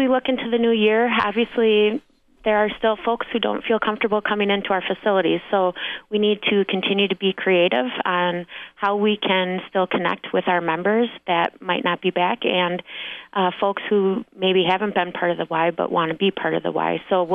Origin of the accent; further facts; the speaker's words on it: Appleton, Wisconsin, United States; Well, I grew up in Appleton, Wisconsin, and following that, went to college in Eau Claire